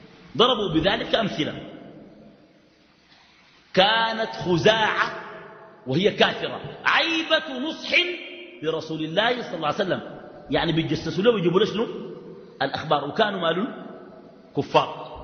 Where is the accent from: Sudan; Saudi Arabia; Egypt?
Sudan; ولكن الجمهور عندنا في السودان ناس الإستاذ